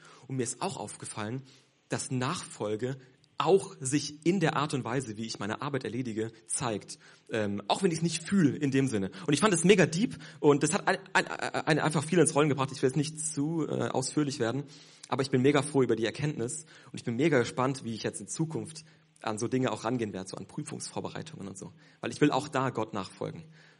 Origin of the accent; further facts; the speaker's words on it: Basel, Basel-Stadt, Switzerland; ich komme aus Basel, ich studiere dort Theologie